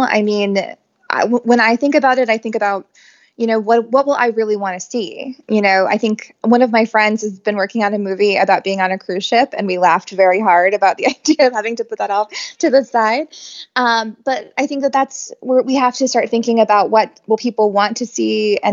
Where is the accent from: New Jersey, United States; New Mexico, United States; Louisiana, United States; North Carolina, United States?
North Carolina, United States; I came from North Carolina. I had no contacts.